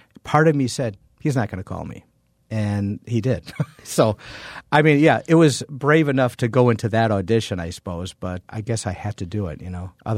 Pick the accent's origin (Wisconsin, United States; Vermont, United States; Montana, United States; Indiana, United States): Wisconsin, United States; Milwaukee; Because, you know, I'm from Milwaukee. I'm from the south side of Milwaukee.